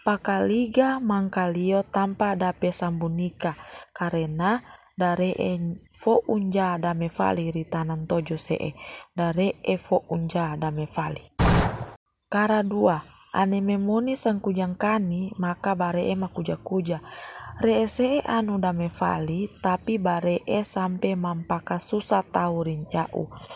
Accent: Tojo Una-Una, Central Sulawesi, Indonesia; Tojo Una-Una, Provinsi Sulawesi Tengah. Saat ini saya akan membacakan sebuah cerita yang terdapat di daerah saya

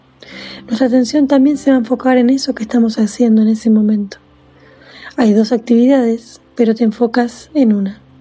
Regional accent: Argentina; de Argentina.

